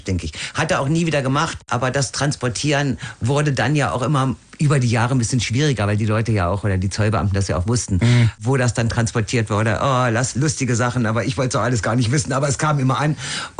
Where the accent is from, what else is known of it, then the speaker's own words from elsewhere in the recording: Germany; Und wenn ich mit ihm in Berlin war, ich als Deutsche, da hat er gesagt, nein … das ist das und das.